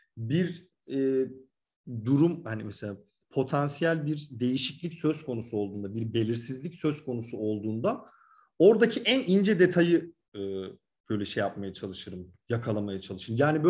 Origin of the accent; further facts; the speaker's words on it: Ankara, Turkey; ben bir Ankaralı olarak bir kere bile binmedim hiçbirine.